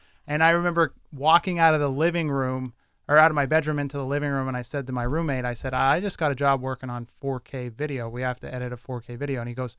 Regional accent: Pennsylvania, United States; because I grew up around the Hazleton area. I didn't grow up in Hazleton. I did go to the Hazleton area high school because I live in one of the small patch towns outside it.

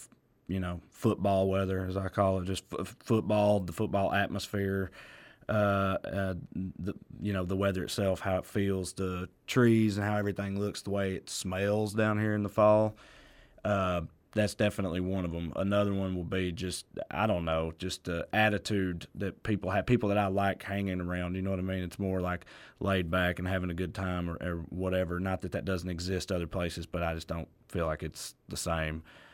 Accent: Celina, Tennessee, United States; I'm from Tennessee. I'm from not too far away, but it's a little place called Salina, Tennessee, Clay County. I mean, it's rural. It's remote. It's up above Cookeville, if you know where that is.

